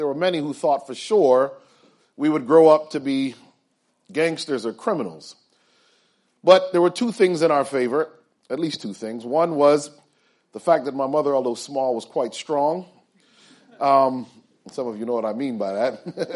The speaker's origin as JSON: {"language": "English", "town": "Bloomfield", "region": "Connecticut", "country": "United States", "tie": "born or raised there", "said": "I grew up in Connecticut in a town called Bloomfield."}